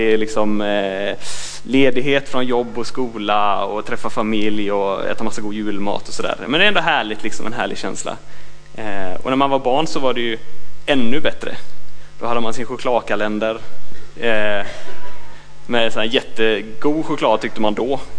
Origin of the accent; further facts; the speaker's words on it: Jonsered, Västra Götaland County, Sweden; Jag är från Jonsered.